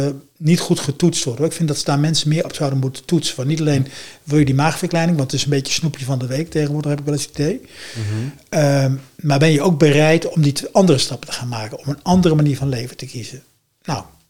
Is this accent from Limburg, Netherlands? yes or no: no; Zwolle, Overijssel, Netherlands; Dus bij ons in Zwolle zeggen ze, vredes worden gemaakt.